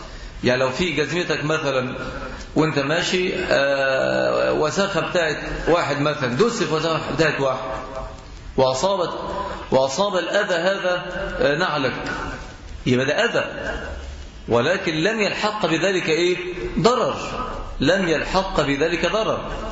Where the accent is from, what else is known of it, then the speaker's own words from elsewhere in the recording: Egypt; وللأسف عندنا في مصر بننفق عشرات المليارات من الجنيهات في شرب الدخان